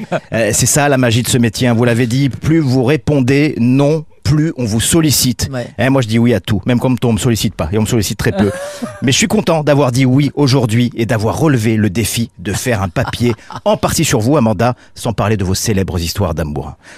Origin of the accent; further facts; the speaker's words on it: Nice, Provence-Alpes-Côte d'Azur, France; Je suis vietnamien, pied noir et niçois, pour vous dire le beau cocktail.